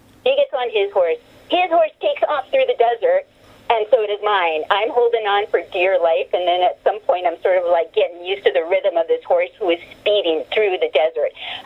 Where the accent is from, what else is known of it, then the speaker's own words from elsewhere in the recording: Santa Barbara, California, United States; born there; I was born in California, in the Santa Barbara area